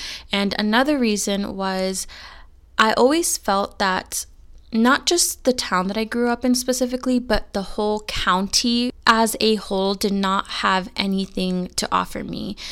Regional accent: California, United States; in my heart, I'm a California girl through and through. But personally, I always hated living in my hometown specifically. I grew up in a relatively small and very conservative town in California.

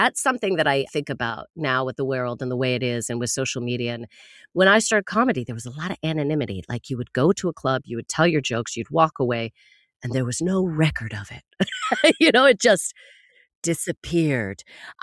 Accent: Canada; as a Canadian, we grew up on this

